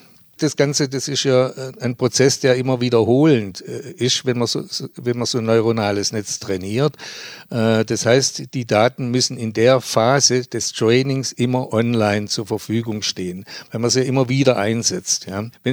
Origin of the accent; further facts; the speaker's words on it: Stuttgart, Baden-Württemberg, Germany; ich bin ja Stuttgarter. Und als Stuttgarter liest man die Stuttgarter Zeitung.